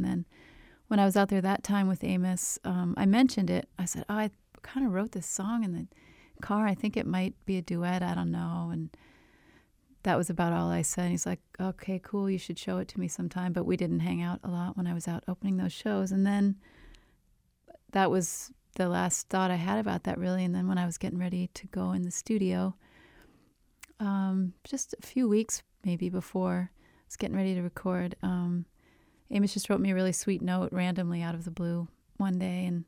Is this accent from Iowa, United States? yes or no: yes; Iowa, United States; and he knew I was from Iowa